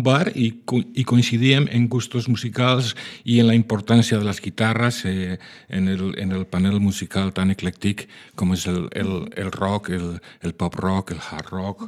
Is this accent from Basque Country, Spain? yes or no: yes; Bilbao, Basque Country, Spain; now in Sitges, Spain; Sí, soc de Bilbao.